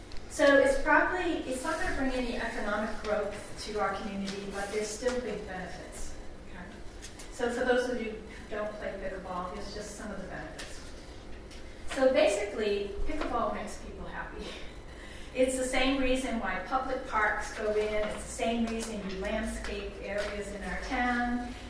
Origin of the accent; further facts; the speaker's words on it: Massachusetts, United States; actually, I'm from Massachusetts.